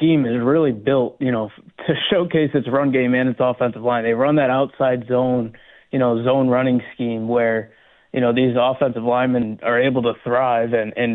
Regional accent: Geneva, New York, United States; No, I did not. I grew up in Geneva, New York.

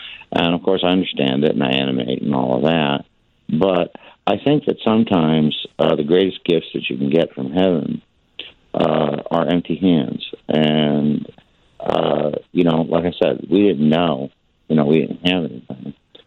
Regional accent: Winsted, Connecticut, United States; I grew up in Connecticut and born in a town that I had nothing to do with this. It was 2 years before I was born, so you can't blame me. But it's a town called Winsted, Connecticut.

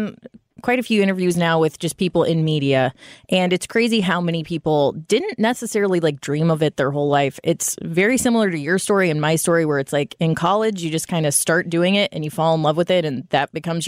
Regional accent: Grafton, Illinois, United States; It's 20 minutes from for where I grew up in Grafton. When I moved to Granite, I was like, I'm in the big city now.

